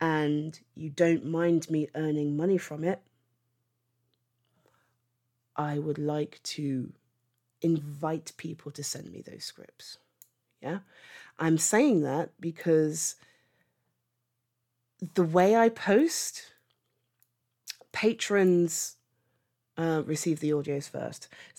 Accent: United Kingdom; Oh my God, I am so British. I'm so fucking British.

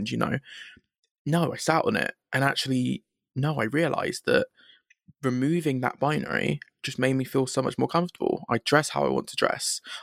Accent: London, United Kingdom; I'm from London, United Kingdom. So probably well across the pond from the rest of the people you've spoken to. Mm-hmm. I'm 19

